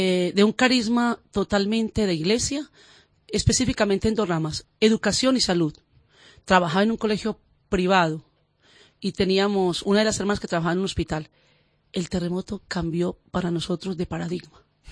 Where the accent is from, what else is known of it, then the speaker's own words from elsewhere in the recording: Colombia; como colombiana nos ganamos el premio de la innovación, Medellín.